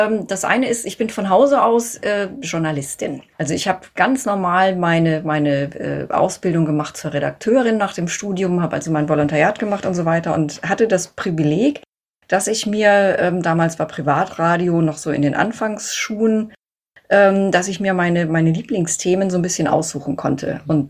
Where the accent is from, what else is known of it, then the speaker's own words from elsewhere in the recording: Bavaria, Germany; born there; also born or lived in Sweden; now in Lower Saxony, Germany; Ich bin in Unterfranken geboren, habe in Lüneburg studiert, bin dann in Niedersachsen hängen geblieben und hier wohne ich heute noch mit ein paar Aufenthalten im Ausland zwischendurch. Also ich habe eine ganze Weile in Schweden gelebt.